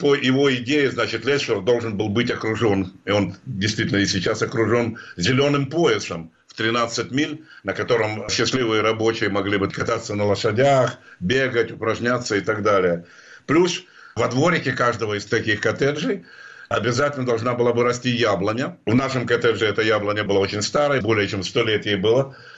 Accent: Kharkiv, Kharkiv Oblast, Ukraine; даже вот моего родного города Харькова

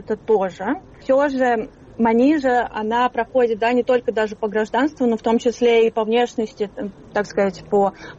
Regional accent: Russia; born there; русская, да, и никто бы не посмотрел, что откуда там мои родители родом, и когда именно я родилась в России, когда я получила именно гражданство.

